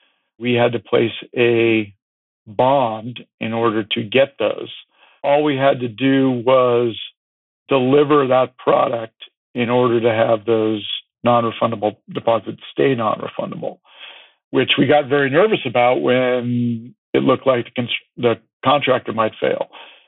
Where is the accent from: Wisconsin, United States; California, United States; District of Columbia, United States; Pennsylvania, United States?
California, United States; growing up in California, our family had been to every resort hotel on the coast.